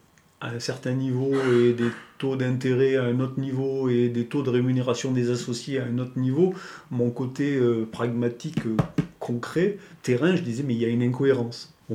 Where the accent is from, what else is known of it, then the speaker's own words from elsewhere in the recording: Die, Auvergne-Rhône-Alpes, France; born there; also born or lived in Provence; moi je suis né à